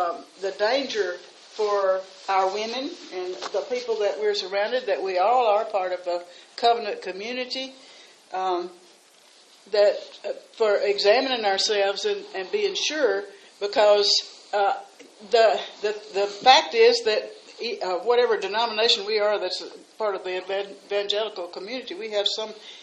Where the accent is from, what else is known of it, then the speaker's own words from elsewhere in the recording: Mississippi, United States; we were going to the church where I grew up down in Mississippi.